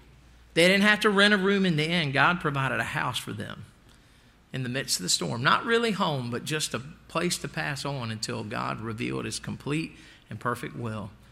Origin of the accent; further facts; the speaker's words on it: Parsonsburg, Maryland, United States; when I was a boy, I thought I'd live and die in my hometown. I thought … of Parsonsburg would be buried in Parsonsburg.